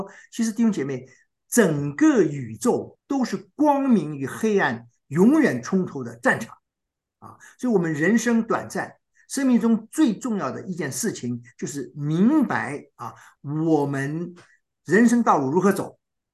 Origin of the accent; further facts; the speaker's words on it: China; 我相信我们中国人是不谈死亡的